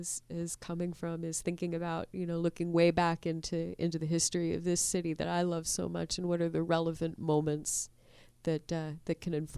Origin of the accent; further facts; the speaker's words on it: Pittsburgh, Pennsylvania, United States; my folks moved us kind of all over the North Hills. I was born in Bloomfield, and then we sort of moved around from house apartment over different neighborhoods out in the North Hills suburbs.